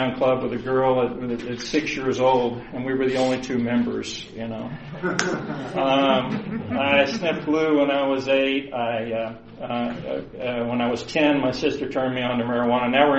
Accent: Atlanta, Georgia, United States; born there; I was born in 1955. I'm 67 years old. I was born in Atlanta. I used to say I was one of the rare Atlanta natives

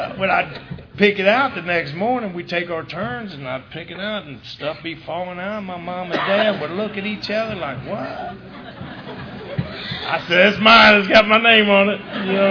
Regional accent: Price Hill, Ohio, United States; I grew up over in Price Hill, and woohoo! And it was great back then, and had bars at every corner and a couple in between.

